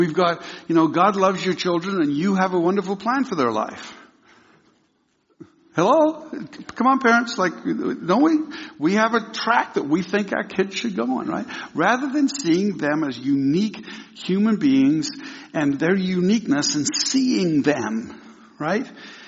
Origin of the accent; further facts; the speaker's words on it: England, United Kingdom; And I was raised in England.